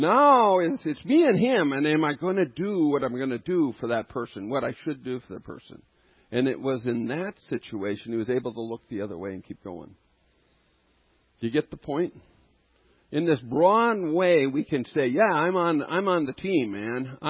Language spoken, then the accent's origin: English; North Dakota, United States; everybody else knew what was going on, but I'm from North Dakota. I didn't know what was going on.